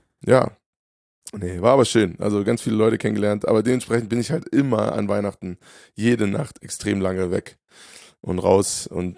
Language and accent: German; Hofheim, Hesse, Germany; ich habe ja mal von Hofheim erzählt, meiner Heimatstadt